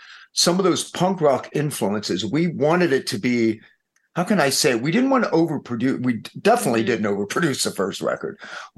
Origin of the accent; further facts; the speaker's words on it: East Coast, United States; How does this work on the East Coast? We're from the East Coast.